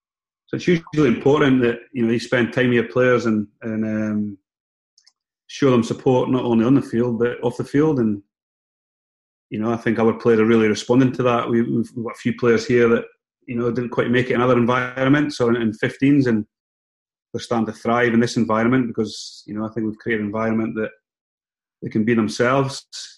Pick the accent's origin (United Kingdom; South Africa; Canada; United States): United Kingdom; Scotland; growing up in Scotland, you know, through the 80s